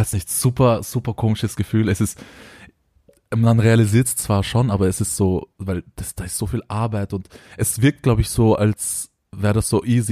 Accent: Austria; Meine Eltern sind in der Türkei geboren und aufgewachsen. Und genau, also ich bin hier in Österreich geboren und aufgewachsen, aber so mein Background ist kurdisch.

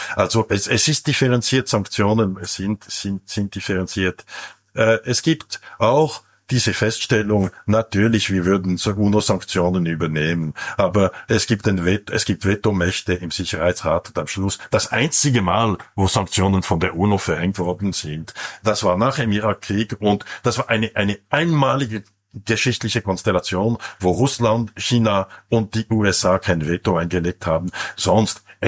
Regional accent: Switzerland; Wenn wir als Schweizer, wenn ein kleines Land von einem übermächtigen Nachbarn angegriffen wird, sollte eigentlich unser Schweizer Blut kochen.

